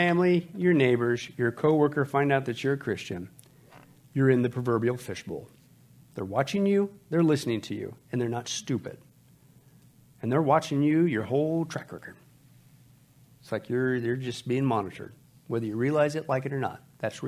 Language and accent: English; Kansas, United States; When I grew up in Kansas, we had lots of friends.